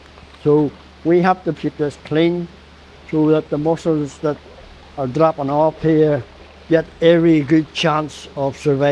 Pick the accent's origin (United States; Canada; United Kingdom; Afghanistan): United Kingdom; Northern Ireland; I was born and reared on the Ballinderry River.